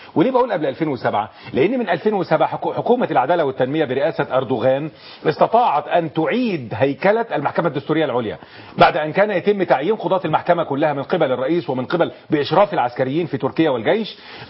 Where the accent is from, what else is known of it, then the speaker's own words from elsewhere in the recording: Egypt; عندنا في مصر لو لم يكن هناك وقفة في تطهير القضاء